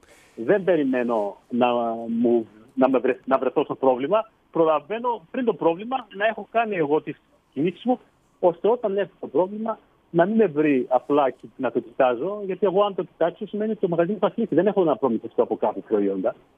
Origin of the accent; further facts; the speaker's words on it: Thessaloniki, Central Macedonia, Greece; Για κάποιον που είναι από Ελλάδα, θυμίζει πάρα πολύ Θεσσαλονίκη που είναι και η πόλη μου.